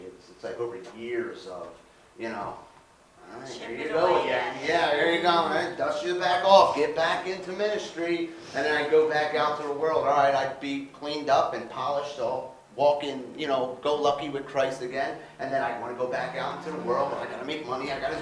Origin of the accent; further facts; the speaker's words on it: Philadelphia, Pennsylvania, United States; I'm from Philadelphia, so it's a little different than Connecticut too.